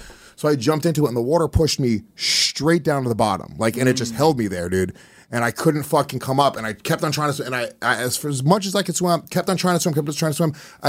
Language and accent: English; Stony Point, New York, United States; there was a thing called the Penny Bridge where we grew up in Stony Point, New York.